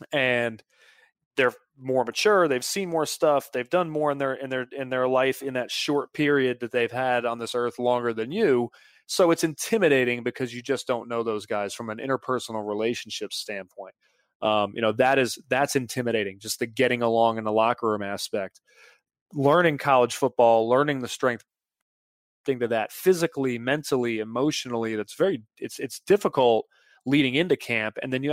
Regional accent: Mint Hill, North Carolina, United States; I went home a lot, mainly because I was from Mint Hill. So I was 2.5 hours from Chapel Hill

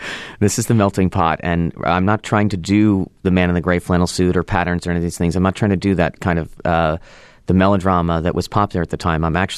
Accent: Los Angeles, California, United States; I grew up in Los Angeles in the 80s

